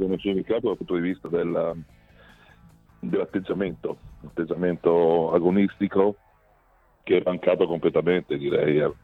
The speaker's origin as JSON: {"language": "Italian", "town": "Ferrara", "region": "Emilia-Romagna", "country": "Italy", "said": "Sapete tutti sanno che sono ferrarese."}